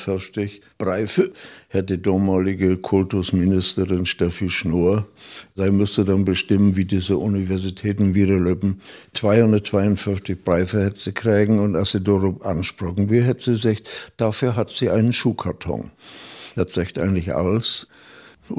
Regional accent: Mecklenburg-Vorpommern, Germany; meine Heimat ist Mecklenburg. Ja, bist du denn kein Deutscher? Doch, laut Staatsangehörigkeit bin ich Deutscher.

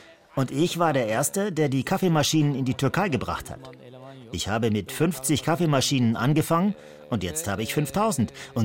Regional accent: Germany; Ich bin in Deutschland groß geworden.

